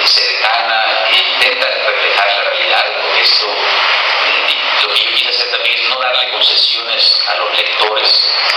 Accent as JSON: {"language": "Spanish", "region": "Chiapas", "country": "Mexico", "said": "porque los chiapanecos somos centroamericanos identitaria, culturalmente"}